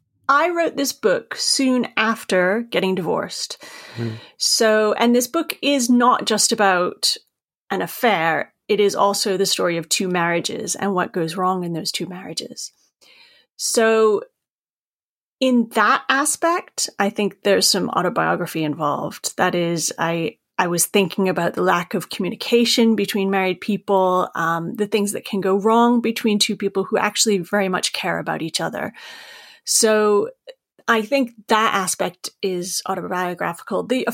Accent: Maine, United States; which I'm from Maine, as you can tell from my accent

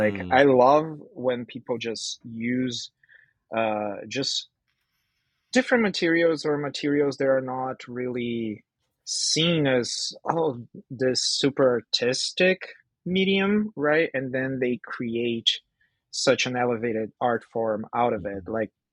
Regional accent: Brazil; now in Vancouver, Canada; I'm from Brazil, but I'm based in Vancouver, Canada.

